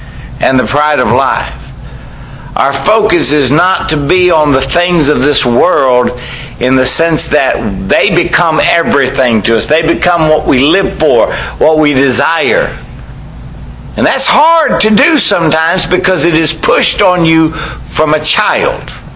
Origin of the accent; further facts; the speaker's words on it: United States; I love America. I'm an American. I love my country.